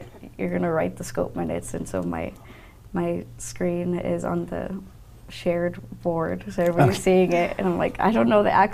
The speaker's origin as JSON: {"language": "English", "town": "Carson City", "region": "Nevada", "country": "United States", "tie": "born or raised there", "said": "Growing up in Carson City, you don't have the high-rise buildings, you don't have that kind of skyline."}